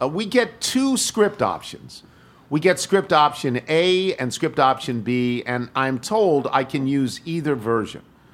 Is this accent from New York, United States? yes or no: no; St. Louis, Missouri, United States; Sheldon and I grew up together in St. Louis, very close to Belle Reve Country Club and not far from the Gateway Arch.